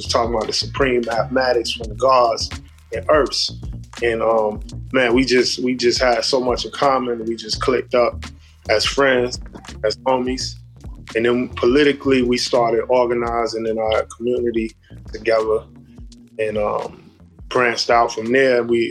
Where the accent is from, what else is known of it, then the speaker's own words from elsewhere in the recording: Florida, United States; now in New York, United States; But I actually grew up in Florida, in the South. I didn't move to New York until